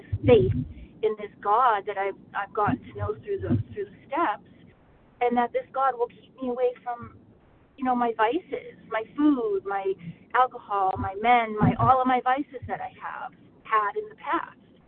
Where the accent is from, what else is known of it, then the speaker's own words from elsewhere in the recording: Massachusetts, United States; I am from Massachusetts